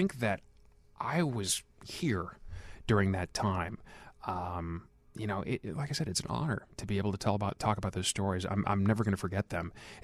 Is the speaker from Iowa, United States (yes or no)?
no; Chicago, Illinois, United States; I remember that as a Chicagoan growing up, watching, you know, Bill Curtis and Walter Jameson on the newscast